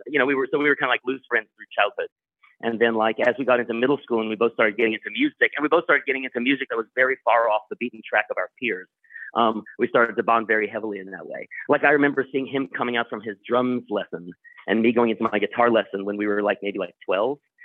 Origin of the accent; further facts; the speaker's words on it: South Africa; moved away; I guess I'm from South Africa, and also like, I'm also an immigrant. We moved in the 1970s. My parents decided they wanted to leave South Africa.